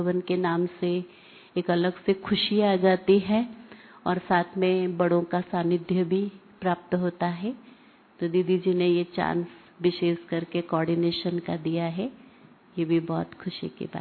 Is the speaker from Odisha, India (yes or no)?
yes; Odisha, India; now in Balotra, India; वैसे मैं उड़ीसा से हूँ, परंतु बाबा ने यहाँ मधुबन कनेक्शन में बालोत्रा करके एक जगह है, वहाँ पर बाबा ने सेवा में रखा है।